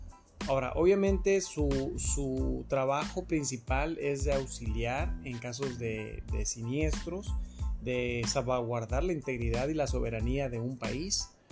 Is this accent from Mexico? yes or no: yes; Mexico; qué es lo que queremos como mexicanos